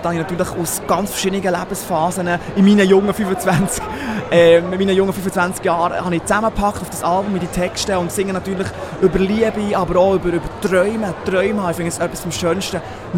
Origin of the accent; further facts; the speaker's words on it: Switzerland; accent: Swiss German; first language Swiss German; dass ich jemals wieder Schweizerdeutsch singe, obwohl es meine Muttersprache ist